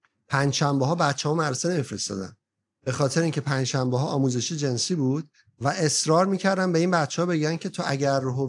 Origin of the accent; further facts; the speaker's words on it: Iran; moved away; من 31 سال 32 سال خارج از ایرانم و خیلی هم فکر میکنم مستقلم تو فکر کردن. فکر میکنم، آدم بعدم میگه که چی فکر میکرد. اصلا مذهبی نیستم، اصلا اعتقادی نیستم